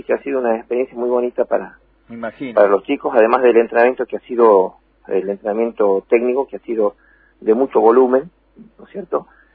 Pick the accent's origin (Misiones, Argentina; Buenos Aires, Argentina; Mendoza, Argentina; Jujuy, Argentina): Jujuy, Argentina; Sí, somos cuatro de Jujuy